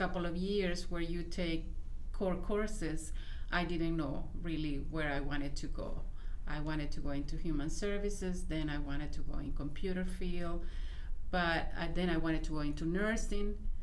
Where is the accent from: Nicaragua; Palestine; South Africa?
Nicaragua; moved away as an adult; now in United States; I was born and raised in Nicaragua. And at the age of 20, in 1985, I came to this country, and specifically to New York